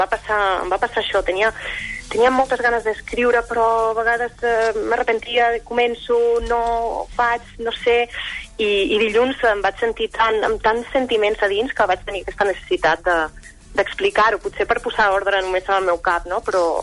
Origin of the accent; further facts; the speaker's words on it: Cantabria, Spain; Catalan is a second language; also born or lived in Madrid; now in Catalonia, Spain; Vaig néixer a Madrid. Però després vaig anar a viure a Cantàbria i tinc ja tota la meva família allà. I llavors aquí estic sola